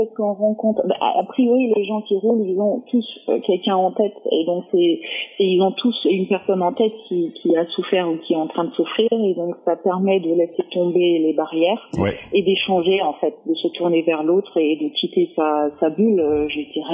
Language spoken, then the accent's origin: French; Germany; French is a second language; Alors, moi, vous l'avez peut-être entendu, je suis allemand, donc j'ai un petit accent. Donc, j'ai grandi en Allemagne.